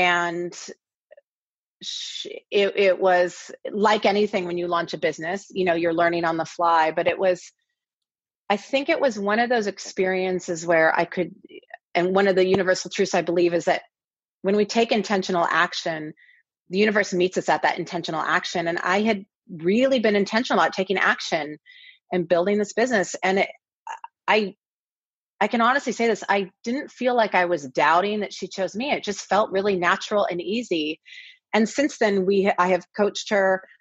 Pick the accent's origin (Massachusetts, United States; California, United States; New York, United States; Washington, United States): Washington, United States; Kirkland; also born or lived in Seattle; And then I grew up in Kirkland, but I actually went to high school in Seattle.